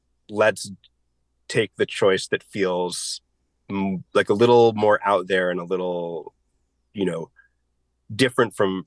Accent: Maine, United States; I'm from Maine.

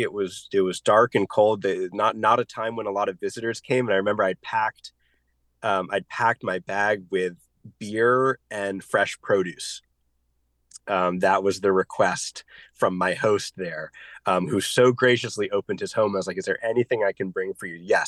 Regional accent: Maine, United States; I'm from Maine.

